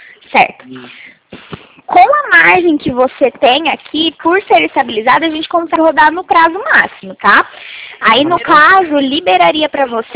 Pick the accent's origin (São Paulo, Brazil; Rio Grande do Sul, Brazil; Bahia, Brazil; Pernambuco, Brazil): São Paulo, Brazil; Eu sou aqui do interior de São Paulo.